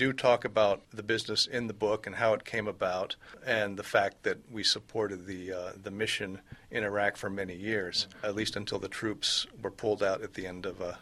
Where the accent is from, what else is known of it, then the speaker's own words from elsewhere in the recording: Southwest, United States; I grew up in the American Southwest.